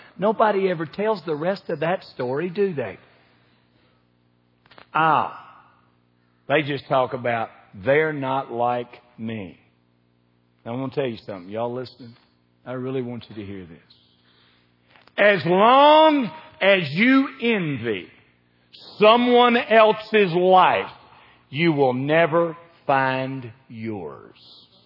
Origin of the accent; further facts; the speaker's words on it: Kentucky, United States; If I'm in New York, guess how I talk? Like I'm from Kentucky. I'm not ashamed of it. I'm not ashamed from being from the South. I'm from the South. I'm not from the East Coast.